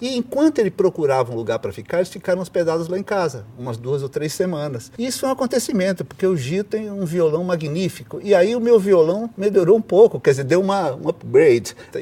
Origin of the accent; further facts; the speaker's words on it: São Paulo, Brazil; also born or lived in Rio de Janeiro; Meu pai é pernambucano, minha mãe baiana. Eu nasci no Rio e a gente veio para São Paulo em seguida.